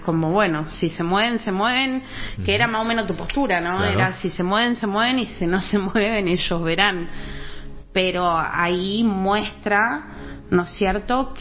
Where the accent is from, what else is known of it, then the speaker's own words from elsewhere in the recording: Río Gallegos, Santa Cruz, Argentina; born there; yo nací acá en Río Gallegos, mi deuda va a ser con Río Gallegos.